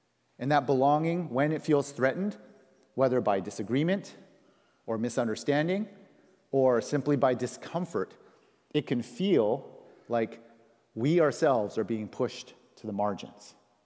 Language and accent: English; Canada; also born or lived in United States; I was born in America, but I also grew up in Canada, so I have these two citizenships and cultural identities.